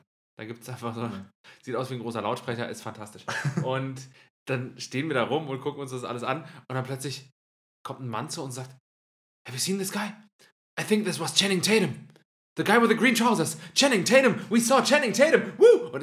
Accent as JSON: {"language": "German", "country": "Germany", "said": "Ich habe sogar gesagt, hey, ich komme aus Deutschland."}